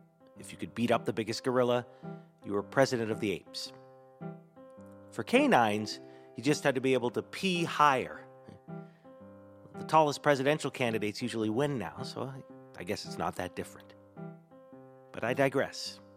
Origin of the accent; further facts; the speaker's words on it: Canada; I'm from Canada, where they still have the Queen on the dollar.